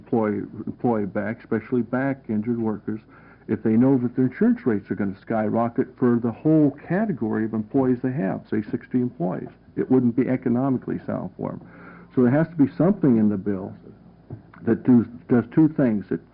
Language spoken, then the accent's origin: English; Springfield, Oregon, United States; I'm from Springfield, Oregon, and I have two matters to bring to your attention.